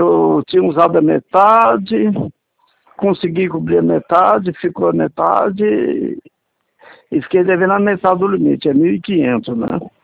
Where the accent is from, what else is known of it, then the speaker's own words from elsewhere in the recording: Mato Grosso do Sul, Brazil; Só falou do governador da Bahia, mas só que eu sou de Mato Grosso do Sul.